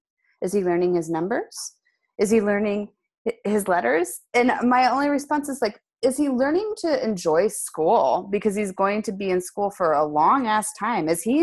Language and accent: English; Midwest, United States; I mean, you know, I was raised in the Midwest. And for anybody else that's ever been raised in the Midwest, there was a lot of overarching themes there of like, you just keep your mouth quiet.